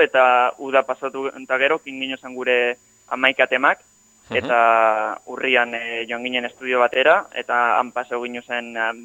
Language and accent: Basque; Basque Country, Spain; now in Barcelona, Spain; Ni euskalduna naiz, bai, oindela 11 urte bizinazke Bartzelonan